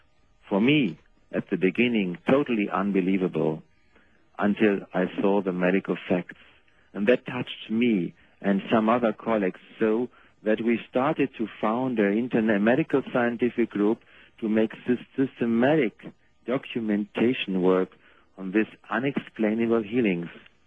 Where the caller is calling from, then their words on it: Germany; English is a second language; I'm calling here from Germany